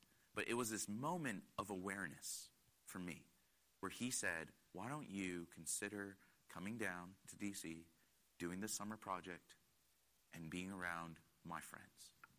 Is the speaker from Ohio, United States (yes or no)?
no; Connecticut, United States; Now, I'm not a super Christian. I grew up in Connecticut. My parents were immigrants.